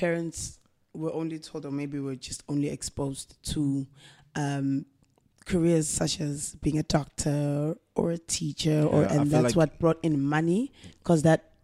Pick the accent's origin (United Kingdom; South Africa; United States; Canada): South Africa; Durban, KwaZulu-Natal; I grew up in a little town called DMAT.